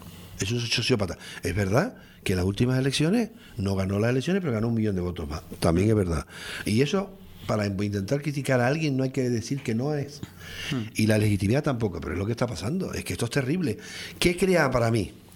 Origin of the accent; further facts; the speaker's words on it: Tenerife, Canary Islands, Spain; soy de Tenerife, pero aquello, si me pierdo algún día, me perderé en Lanzarote.